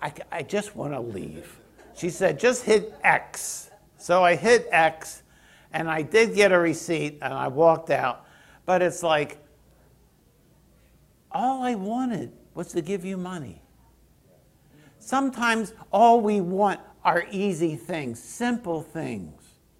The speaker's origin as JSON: {"language": "English", "town": "Baltimore", "region": "Maryland", "country": "United States", "said": "I come from Baltimore. Murder capital of America."}